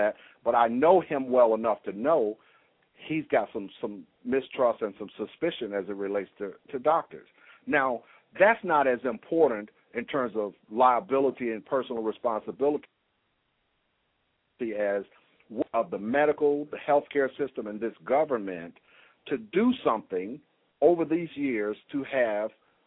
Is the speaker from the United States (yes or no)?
yes; Birmingham, Alabama, United States; I told you I grew up in Birmingham, right? So I was the seventh of nine children.